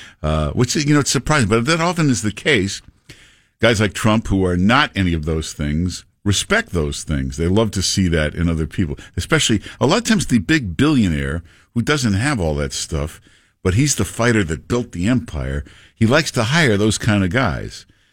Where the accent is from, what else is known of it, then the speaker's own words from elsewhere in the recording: Michigan, United States; Yes, I'm from Michigan. I've been to Cleveland.